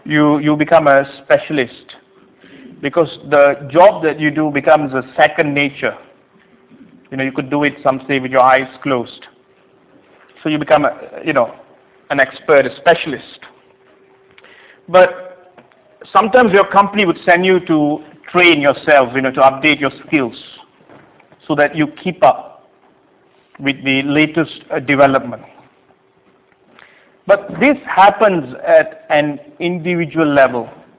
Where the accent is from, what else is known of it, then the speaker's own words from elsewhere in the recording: Malaysia; When I was growing up in Malaysia, we just copy what the Japanese did.